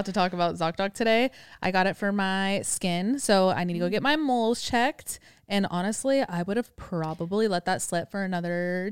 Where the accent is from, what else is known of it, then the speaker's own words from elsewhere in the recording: California, United States; I grew up in the Bay Area.